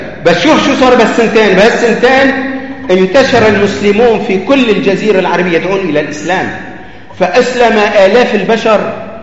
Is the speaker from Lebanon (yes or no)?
yes; Lebanon; اللي جرى عندنا في لبنان